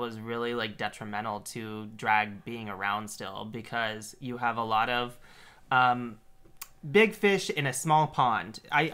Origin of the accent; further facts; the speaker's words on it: Grand Junction, Colorado, United States; So, I actually was born and raised in Grand Junction. So, it was the scene not only that I came up in for drag, but I was born there.